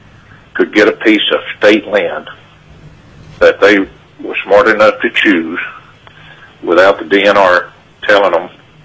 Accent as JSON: {"language": "English", "town": "Anchorage", "region": "Alaska", "country": "United States", "said": "Yes, I'm from Anchorage. I had to fly for a meeting today. I'm from Anchorage."}